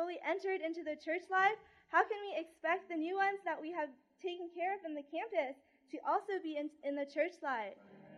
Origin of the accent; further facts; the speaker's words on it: Coquitlam, British Columbia, Canada; I'm from Coquitlam, Canada. I'm entering into my third year at UBC.